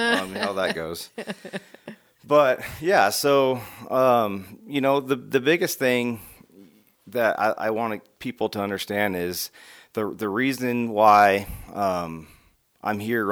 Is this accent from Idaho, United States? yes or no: yes; Bonners Ferry, Idaho, United States; So I was born and raised in Bonners Ferry, graduated high school there.